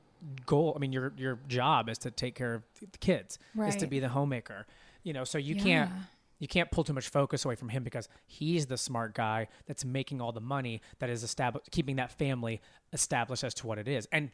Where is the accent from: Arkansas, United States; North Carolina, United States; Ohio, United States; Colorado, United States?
Arkansas, United States; I mean, I grew up in Arkansas, so like I spent a lot of time in Dallas.